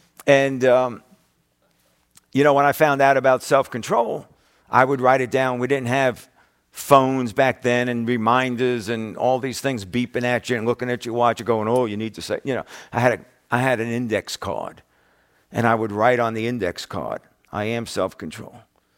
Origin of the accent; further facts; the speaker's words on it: New York, United States; Now, I'm a New Yorker.